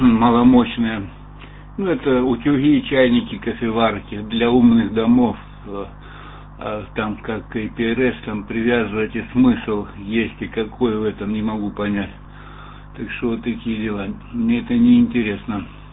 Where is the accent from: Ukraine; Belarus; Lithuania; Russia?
Russia; Lermontov, Stavropol Krai; А сам я коренной лермонтовчанин